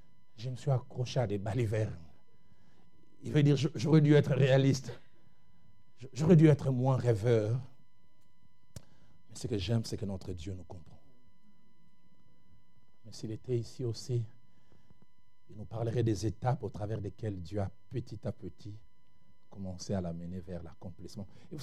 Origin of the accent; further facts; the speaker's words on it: Kinshasa, DR Congo; je pense à un frère qui est chez nous à Kinshasa, Prosper Banzenza.